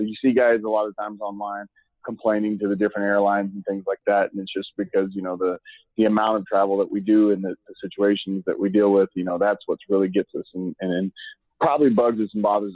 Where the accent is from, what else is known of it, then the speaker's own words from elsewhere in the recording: Hearne, Texas, United States; but I grew up in Hearn, Texas, which it's not that much bigger. There's about 5,000 people total in the city.